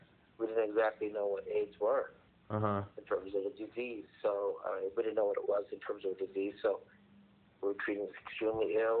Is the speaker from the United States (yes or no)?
yes; Huntsville, Alabama, United States; I was raised near Huntsville, Alabama, Space City, so.